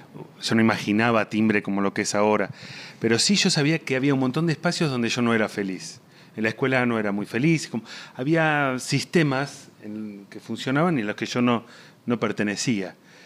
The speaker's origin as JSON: {"language": "Spanish", "region": "Buenos Aires", "country": "Argentina", "tie": "born there", "said": "Acá, en Buenos Aires. En Almagro."}